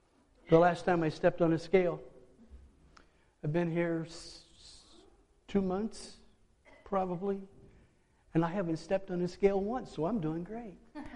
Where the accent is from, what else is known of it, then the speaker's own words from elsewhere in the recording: Pittsfield, Illinois, United States; also born or lived in Hannibal; I said I was born in Hannibal, Missouri. I grew up in Pittsville, Illinois. It's a little town.